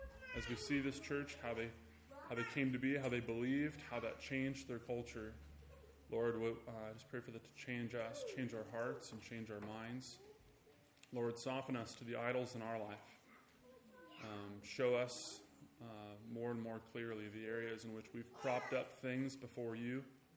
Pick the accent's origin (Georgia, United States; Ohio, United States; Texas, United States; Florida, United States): Ohio, United States; Lorain; I come from Ohio. So I'm not from around here. I was just at the Ace Hardware, and I get funny looks when I give them a 440 zip code. But back where I'm from, I was born in a small town called Lorain, Ohio.